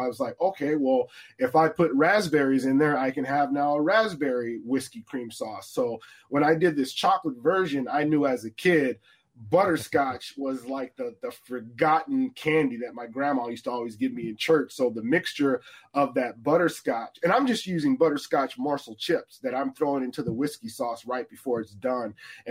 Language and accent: English; Wisconsin, United States; You know, hey, you know, we're from Wisconsin, so we love the Door County cherries.